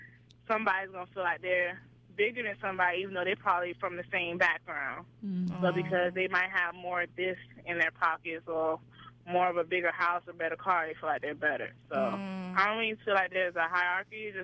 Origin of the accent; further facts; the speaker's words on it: United States; born there; Well, I was born in the U.S., but both my parents were born in Jamaica. I had left and stayed there for a couple years, but I've been in America all my life.